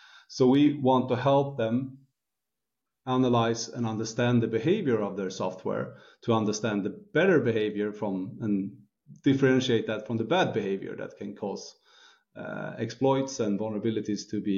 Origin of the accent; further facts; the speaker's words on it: Sweden; Born and raised in Sweden, right now currently living in Stockholm.